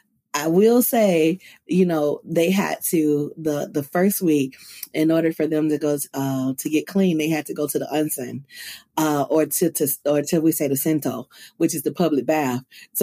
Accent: Mississippi, United States; now in Japan; I'm from Mississippi. Mississippi is catfish bound.

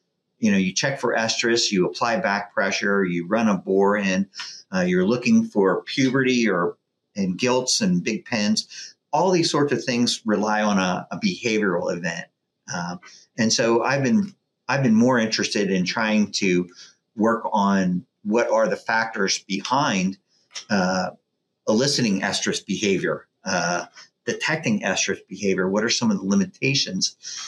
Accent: Delaware, United States; Well, I'm originally from Delaware. I'm an East Coast person.

